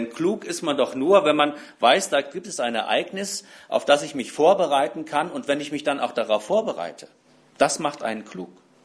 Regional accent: Rhineland-Palatinate, Germany; Die gibt es bei uns im Westerwald nicht, ich weiß nicht, ob es das in Bonn gibt.

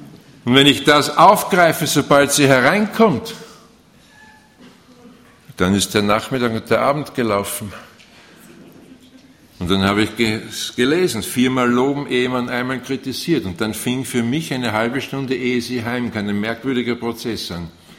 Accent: Austria; Wir haben bei uns in Österreich eine Zeitung gehabt, die hieß täglich alles.

